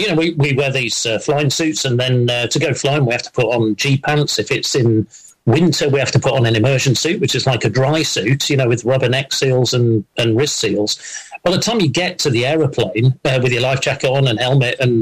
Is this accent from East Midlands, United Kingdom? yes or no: no; Yorkshire and the Humber, United Kingdom; growing up in North Yorkshire in the 1970s